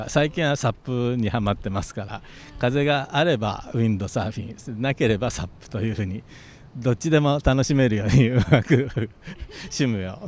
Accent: Shinjuku, Tokyo, Japan; はい、東京新宿の生まれ で育ってるんですけど

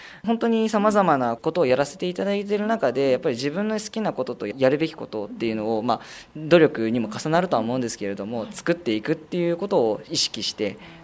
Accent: Fujisawa, Kanagawa, Japan; born or raised there

